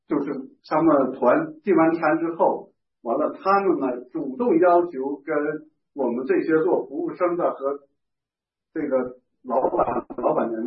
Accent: Hong Kong; 我们是从香港来，我们是短宣队

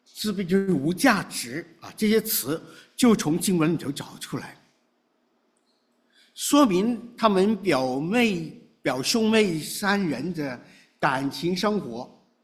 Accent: China; 我们中国人有句俗话说，外甥都多像舅舅啊

